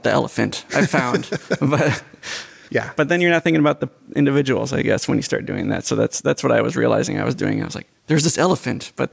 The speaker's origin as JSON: {"language": "English", "region": "Illinois", "country": "United States", "said": "I am not. No, I'm from Illinois."}